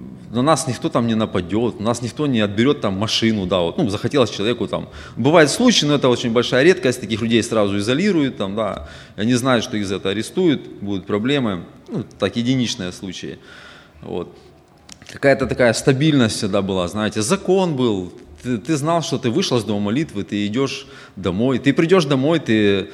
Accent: Kherson Oblast, Ukraine; moved away as an adult; now in United States; Мы жили на юге Украины, у нас там дом остался, родные, церковь. На юге Украины, в Херсонской области, это недалеко совсем от Крыма, мы на берегу Днепра живем. И мы 2 месяца здесь в Америке уже.

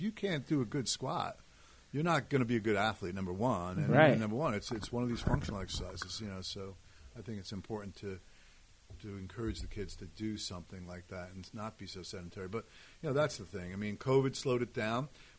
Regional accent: Brooklyn, New York, United States; It's funny, when I was younger, growing up in Brooklyn, you know, there were these things called mopeds.

